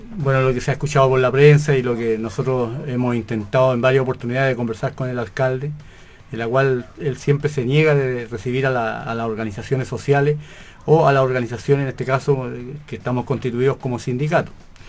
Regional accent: Talcahuano, Biobío, Chile; a pesar que soy nacido y criado acá en Talcahuano

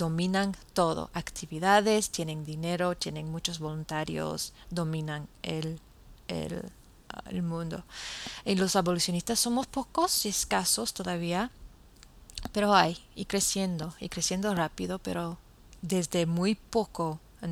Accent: New Zealand; Spanish is a second language; especialmente en mi país Nueva Zelanda que la gente no me gusta, no me conviene a mí, porque yo siento diferente ya porque yo he vivido entre los dominicanos

